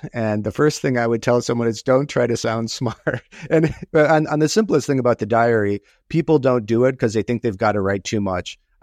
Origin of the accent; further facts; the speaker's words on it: Minnesota, United States; I'm from Minnesota. I went smallmouth bass fishing in Wisconsin.